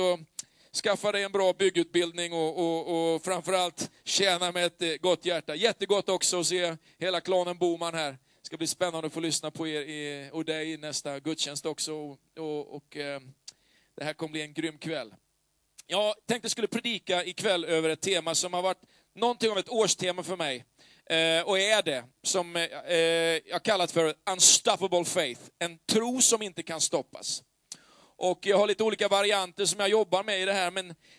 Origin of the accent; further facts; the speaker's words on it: Västerås, Västmanland County, Sweden; min hemstad Västerås